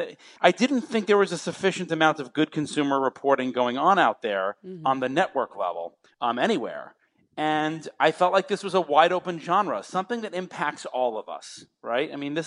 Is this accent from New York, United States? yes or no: yes; Long Island, New York, United States; I grew up in Long Island in New York